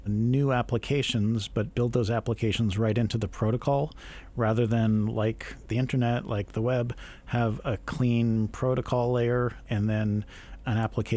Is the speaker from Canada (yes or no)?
yes; Toronto, Ontario, Canada; I grew up in Toronto.